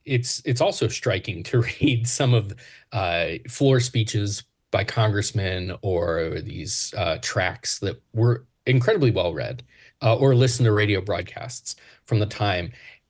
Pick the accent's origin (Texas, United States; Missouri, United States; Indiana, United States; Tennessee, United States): Tennessee, United States; You know, I grew up in Tennessee, and my family goes way back in Appalachia and rural parts of the country.